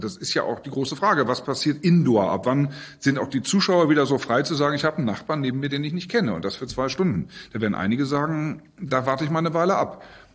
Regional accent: Northern Germany, Germany; wir sind ja hier nicht unbedingt eine Karnevalshochburg und so bin ich aufgewachsen.

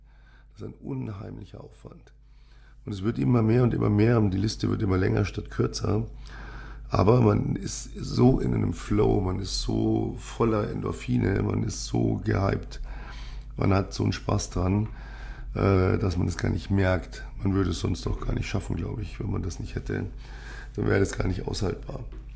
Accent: Munich, Bavaria, Germany; born there; ich darf das sagen, ich bin ja gebürtiger Münchner.

